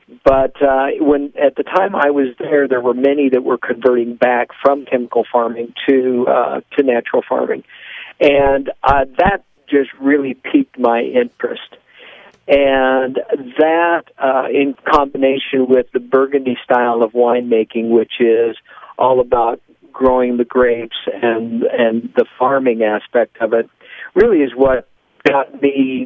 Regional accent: Iowa, United States; it starts with being a farm boy growing up in Iowa, and ultimately, when I left there to go to college

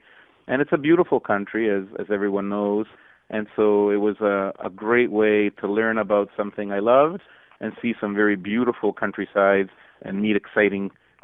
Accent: Italy; also born or lived in Toronto, Canada; in Canada in the 60s, and my sister and I were born in Toronto, Canada, so I have a Canadian passport. I also have an Italian passport, but we moved back to Italy when I was roughly 3 years old, so I grew up as an Italian.

